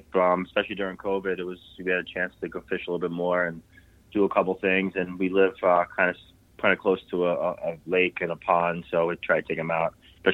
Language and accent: English; New York, United States; Me, I'm originally from New York, actually. So I was born in New York City and lived in Long Island.